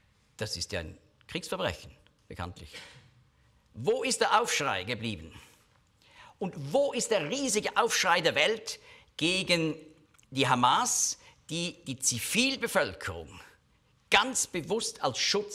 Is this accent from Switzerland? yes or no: yes; Switzerland; Die haben unser Geld, das auch was als Schweizer wir bezahlt haben, missbraucht für diese Terrortunnels.